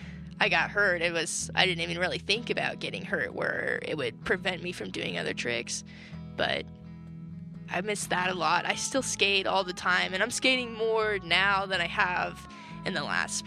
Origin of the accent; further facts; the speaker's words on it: Salt Lake City, Utah, United States; I'm a musician from Salt Lake City